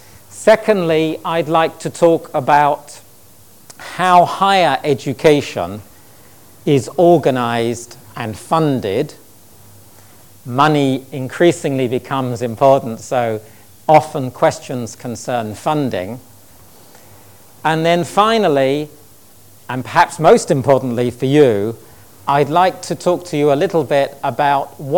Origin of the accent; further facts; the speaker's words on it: United Kingdom; I am British. I was born in Britain. I was educated mainly in Britain. But I have also worked and studied in many other education systems in the world. So roughly half of my life has been spent outside of Britain